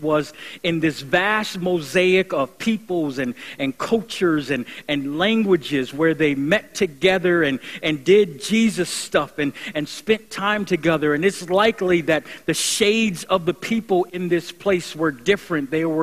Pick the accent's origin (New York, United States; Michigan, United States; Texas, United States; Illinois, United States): New York, United States; Buffalo; I grew up in Buffalo. I'm a Buffalo Bills fan.